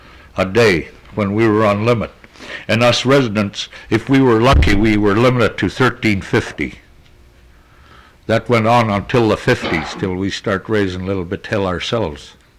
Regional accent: Akiachak, Alaska, United States; I was born and raised at Okeechuk on the Kuskokwim River. I went to BIA school. I went to territorial school.

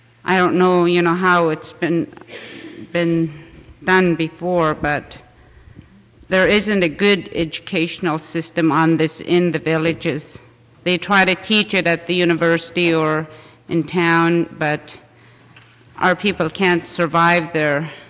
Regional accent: Hughes, United States; I'm from Hughes, and I'd just like to reaffirm everything that's been said

